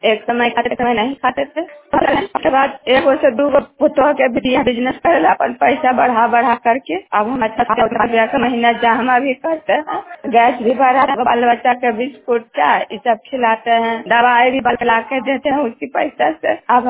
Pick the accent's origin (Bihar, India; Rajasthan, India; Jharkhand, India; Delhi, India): Bihar, India; Sirchanpur; मैं नालंदा जिला सिरचनपुर हरनौत प्रखंड के निवासी हूँ